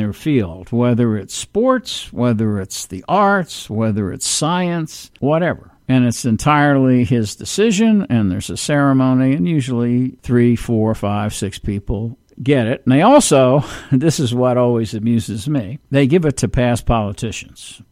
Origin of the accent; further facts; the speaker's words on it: New York City, New York, United States; Now, I know who Babe Ruth is because I'm from New York City.